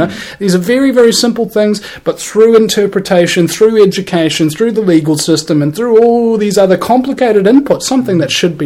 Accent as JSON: {"language": "English", "region": "Auckland", "country": "New Zealand", "said": "I mean, for example, I'm from Auckland."}